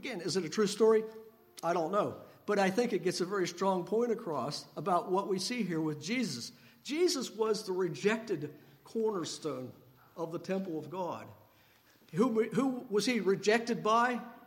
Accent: Bridgewater, Pennsylvania, United States; I grew up in Bridgewater.

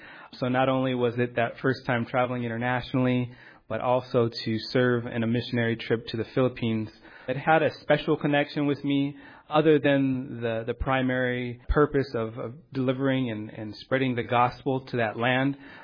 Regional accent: United States; we're missionaries from America

